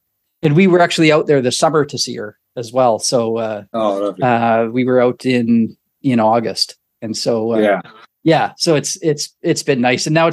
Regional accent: Saskatchewan, Canada; Well, so we grew up in Saskatchewan, or like I was born and raised in Saskatchewan. So in the middle of the prairies in Canada, and it's a smaller city where we lived, and kind of very conservative in their views and stuff.

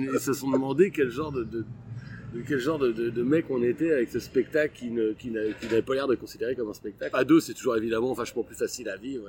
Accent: Abbeville, Hauts-de-France, France; born there; Je suis né à Abbeville dans la Somme.

